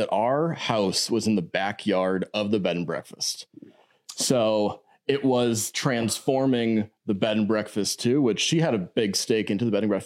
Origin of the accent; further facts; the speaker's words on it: Sturgeon Bay, Wisconsin, United States; Yeah, so I'm born and raised in Door County up in Sturgeon Bay.